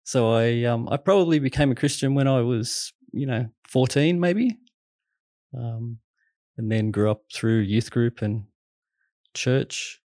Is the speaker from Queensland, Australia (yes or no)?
no; Greystanes, New South Wales, Australia; I grew up in Greystanes. So I live in Toongabby now, so it's not really that far away. My mother still lives over there. Grew up in a half-Christian home, I call it. My mother's Christian. My father wasn't.